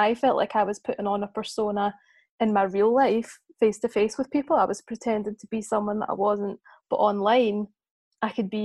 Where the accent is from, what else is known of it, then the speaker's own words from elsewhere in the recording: Glasgow, Scotland, United Kingdom; now in Birmingham, United Kingdom; I'm from Glasgow originally, but I've lived in Birmingham since 2016.